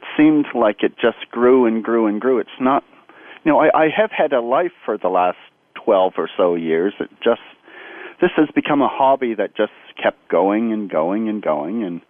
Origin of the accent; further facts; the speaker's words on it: Montreal, Quebec, Canada; now in California, United States; it's Montreal, Canada, not California. I live in California now, but I am from Montreal.